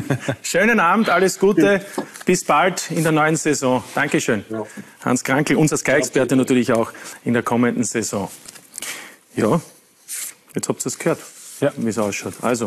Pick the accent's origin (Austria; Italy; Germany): Austria; Ich habe gesagt, ich komme aus Österreich.